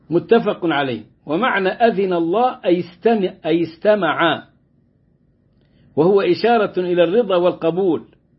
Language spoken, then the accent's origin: Arabic; Egypt; قلت له لا أنا من مصر